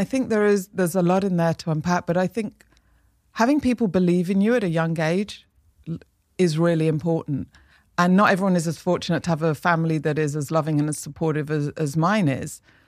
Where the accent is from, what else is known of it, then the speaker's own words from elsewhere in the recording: Manchester, North West England, United Kingdom; I didn't know anybody growing up in Manchester that worked in the creative industries.